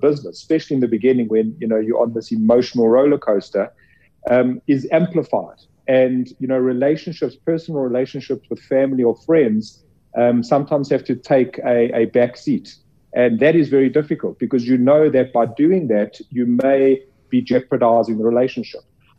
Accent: South Africa; Myself and my partners have been serial entrepreneurs growing up in South Africa

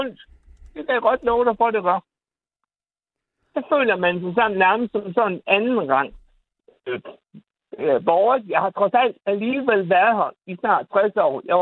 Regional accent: Bosnia & Herzegovina; Danish is a second language; now in Denmark; de folk, der kommer derfra, hvor jeg kommer altså fra Bosnien

